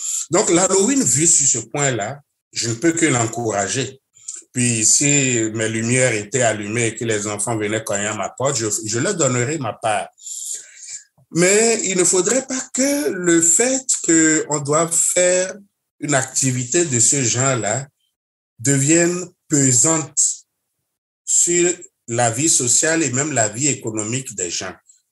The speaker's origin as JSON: {"language": "French", "country": "Canada", "said": "Une semaine du pape chez nous au Canada, j'allais dire de l'ouest à l'est quand même."}